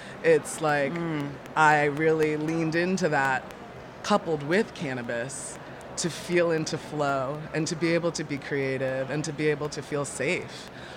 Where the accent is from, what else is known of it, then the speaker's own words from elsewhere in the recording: New York, United States; I feel like I'm exploring when I come from New York to California.